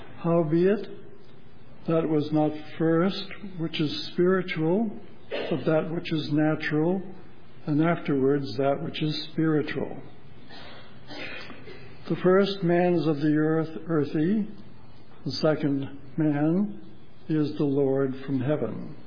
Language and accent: English; Connecticut, United States; my wife Ruth is playing the piano. We come from Northeast Connecticut.